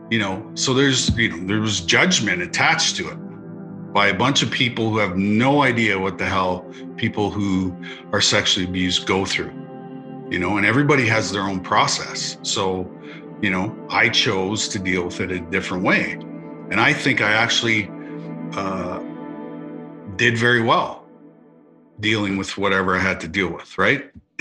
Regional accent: Russell, Canada; Graham came to Russell, my hometown, sat me and my parents around the kitchen table

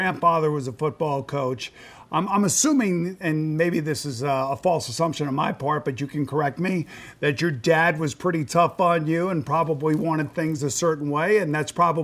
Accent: Long Island, New York, United States; Mac, I'm from Long Island, and I'm a Met fan.

